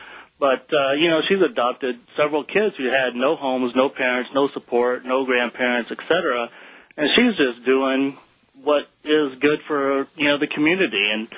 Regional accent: Louisiana, United States; I've had to deal with that growing up in Louisiana and people hating people

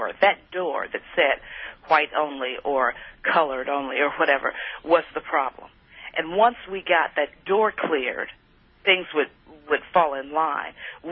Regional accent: Little Rock, Arkansas, United States; Well, you know, I'm from Little Rock, Arkansas, home of the great Little Rock Central High desegregation crisis in 1957 and the Little Rock Nine.

